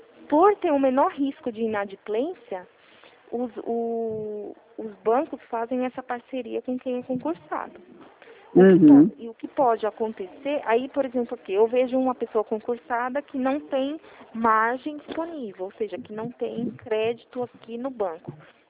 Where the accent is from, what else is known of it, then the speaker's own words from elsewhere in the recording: São José dos Campos, São Paulo, Brazil; eu sou de São José dos Campos, no centro de São José dos Campos